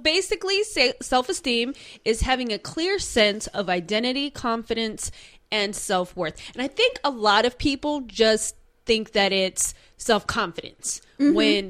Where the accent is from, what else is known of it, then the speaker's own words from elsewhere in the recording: Utah, United States; I grew up in Utah